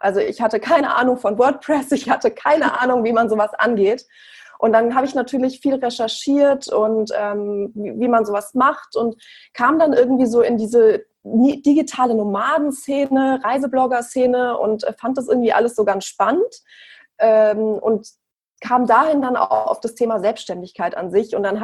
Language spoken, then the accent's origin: German; Frankfurt, Hesse, Germany; Also ich bin, wie gesagt … Ich bin 32 Jahre alt und ich komme aus Frankfurt.